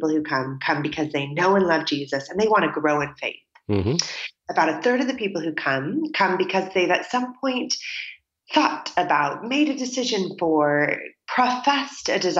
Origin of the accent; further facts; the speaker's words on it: California, United States; accent: American; now in United Kingdom; Now that, it is interesting because my American accent makes me instantly intriguing to people that I meet.